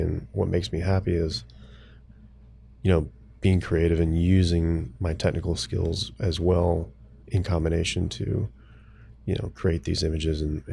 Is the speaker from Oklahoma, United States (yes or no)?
yes; Tulsa, Oklahoma, United States; also born or lived in Arkansas / Florida; No, we had, because I grew up outside of Tulsa, Oklahoma.